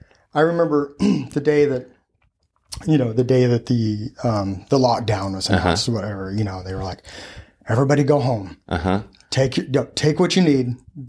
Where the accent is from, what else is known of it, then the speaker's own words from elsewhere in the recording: Davis, Oklahoma, United States; now in Wisconsin, United States; where I'm at now is I live in Wisconsin. I was in Oklahoma, born and raised in Davis, Oklahoma.